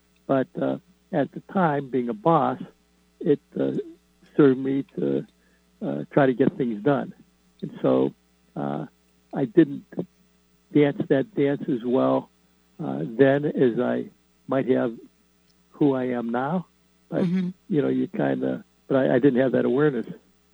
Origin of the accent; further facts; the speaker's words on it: Midwest, United States; You know, I grew up in the Midwest. You know, my parents came from relatively humble backgrounds, and my dad had a job with U.S. Steel, and we were in the steel industry.